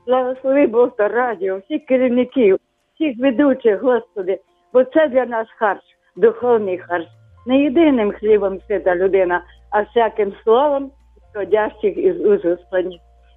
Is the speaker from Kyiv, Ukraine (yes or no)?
no; Ternopil Oblast, Ukraine; мама була віруюча, я з Тернопільщини.